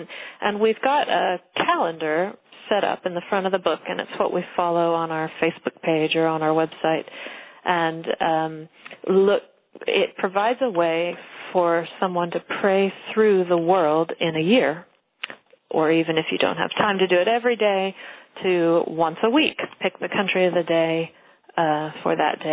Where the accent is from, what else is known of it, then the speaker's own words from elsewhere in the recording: United States; and maybe as an American I can say this gingerly